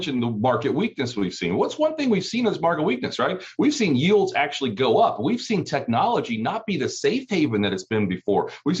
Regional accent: Cincinnati, Ohio, United States; I'm originally from Cincinnati.

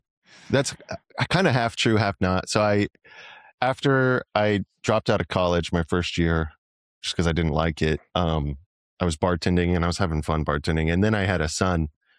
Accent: Littleton, Colorado, United States; I'm from Colorado originally. Yeah.

